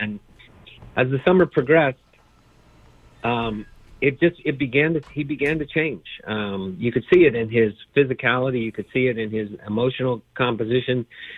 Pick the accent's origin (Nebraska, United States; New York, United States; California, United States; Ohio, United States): California, United States; Burlingame; I grew up in Burlingame, California in the 1960s, which was in a bubble.